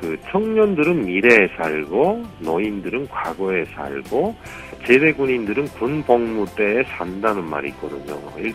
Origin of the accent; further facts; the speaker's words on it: North Korea; now in South Korea; 저는 사실 그 북한에 있을 때요.